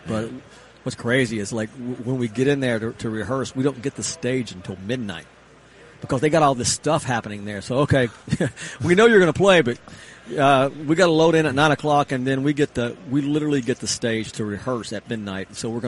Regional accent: Tennessee, United States; I grew up on Tennessee football. That's all I lived so far out in the country, and we would going into Knoxville to see a Tennessee game was a big deal.

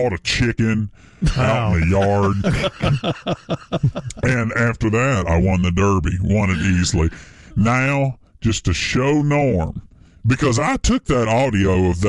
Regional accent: Florida, United States; Damn straight, I'm from Florida.

